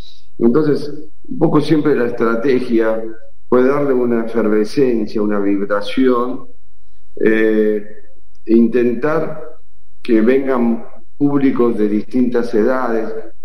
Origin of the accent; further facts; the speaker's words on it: Argentina; obviamente como argentino, y aparte economista, para peor, y con la edad que tengo y la que tenía en ese momento, 55 años